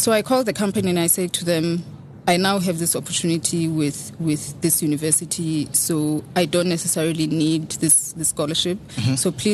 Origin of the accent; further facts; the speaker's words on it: South Africa; Like I said, I grew up near the Kruger, right?